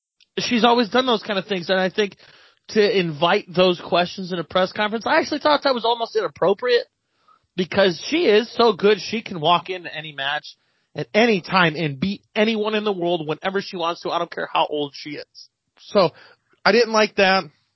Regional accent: Ohio, United States; I'm from Ohio, baby. We call it cornhole.

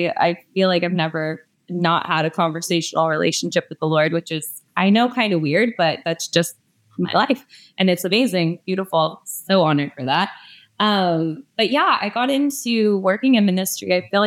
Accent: California, United States; Yeah, I grew up in Southern California, like Kim said, and I actually grew up in the church.

